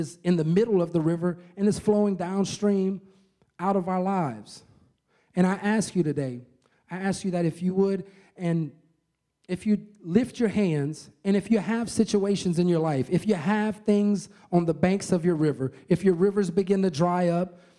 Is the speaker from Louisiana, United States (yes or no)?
yes; Louisiana, United States; I'm from Louisiana.